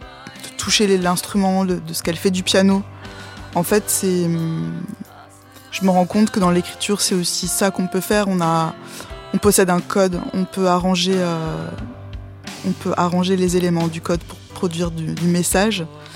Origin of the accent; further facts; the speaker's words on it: Annecy, Auvergne-Rhône-Alpes, France; Alors moi j'ai grandi en Haute-Savoie à Annecy